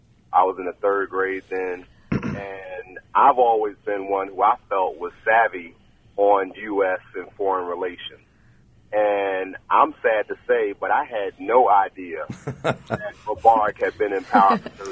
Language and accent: English; Bronx, New York, United States; I'm from the Bronx, and I actually remember when 9/11 happened.